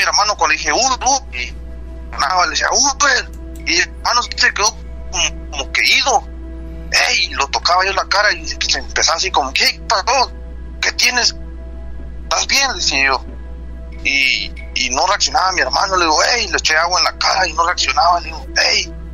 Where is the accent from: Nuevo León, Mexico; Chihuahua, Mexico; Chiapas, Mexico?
Chiapas, Mexico; now in United States; Bueno, pues ya llevo como 11 años aquí en los Estados Unidos. Yo soy del estado de Chiapas. Y hace como, más o menos, cuando yo tenía como 13 años